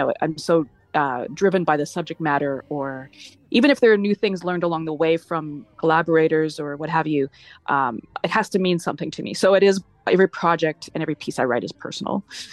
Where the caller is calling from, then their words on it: Montreal, Quebec, Canada; I am in Montreal, and specifically in Lachine, very close to the airport.